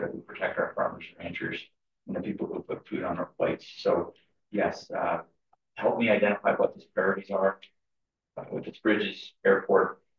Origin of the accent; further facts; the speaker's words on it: Colorado, United States; mentioned that I'm from Colorado, Southern. I represent Southern and Western Colorado.